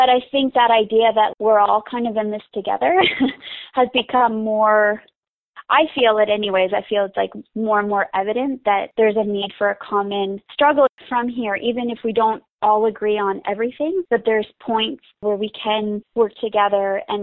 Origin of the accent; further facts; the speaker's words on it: Canada; And I said, "Oh, I'm from Canada." And I kind of trying to say it low and keep a low profile.